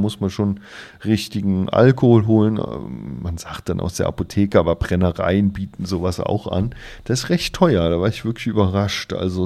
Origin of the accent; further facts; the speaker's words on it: Rhineland-Palatinate, Germany; now in Munich, Germany; Und hier in München, das ist ein Zuhause, aber auch in der Mosel, meine Heimat, ist immer noch ein Zuhause, wo mich jeder kennt.